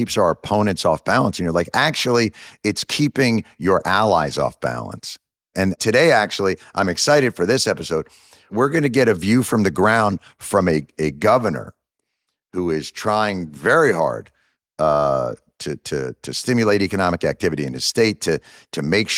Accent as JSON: {"language": "English", "region": "New Jersey", "country": "United States", "said": "I'm from New Jersey. Do you have any idea what we would give to label ourselves a Commonwealth?"}